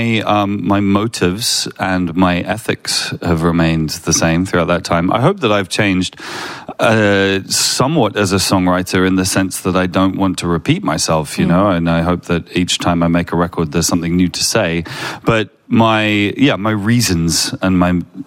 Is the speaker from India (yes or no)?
no; England, United Kingdom; And, and as an Englishman, it makes me nervous.